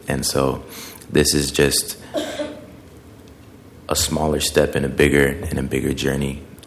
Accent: Portland, United States; I joined this work simply because I was born and raised in Portland, and I wanted to give back to the community that molded me.

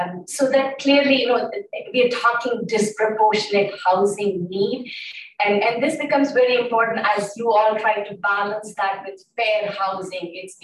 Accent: India; I grew up in India. We have a completely different definition.

